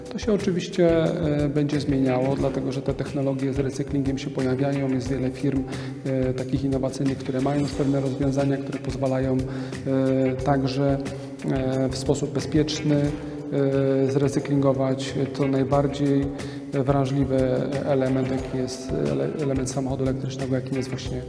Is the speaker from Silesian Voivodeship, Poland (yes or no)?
yes; Silesian Voivodeship, Poland; to przede wszystkim u nas na Śląsku powstają zarówno